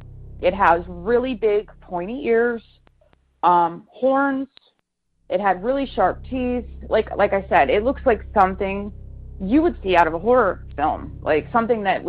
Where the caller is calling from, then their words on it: North Carolina, United States; I'm calling from North Carolina.